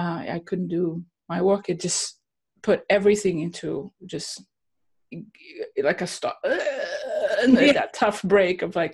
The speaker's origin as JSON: {"language": "English", "country": "Brazil", "tie": "born or raised there", "also_born_or_lived": "United States", "said": "But I grew up, I grew up partially in Brazil, partially here. So, you know, truly bicultural."}